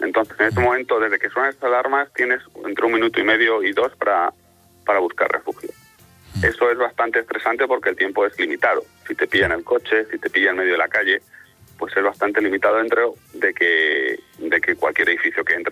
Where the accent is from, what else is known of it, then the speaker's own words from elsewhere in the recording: Madrid, Community of Madrid, Spain; me crié toda la vida en el barrio de la Concepción, en Madrid, al lado de, entre Arturo Soria y el tanatorio de la M30, a las que soy de Madrid. Ahí me crecí, nací y he vivido allí 34 años viví allí.